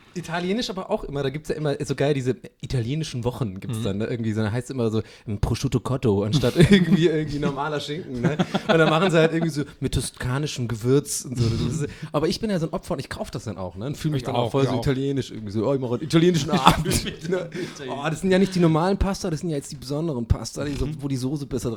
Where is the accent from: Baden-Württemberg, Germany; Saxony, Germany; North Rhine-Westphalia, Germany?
Baden-Württemberg, Germany; Tübingen; Bei uns in Tübingen gab es so einen Laden, der hieß Handelshof.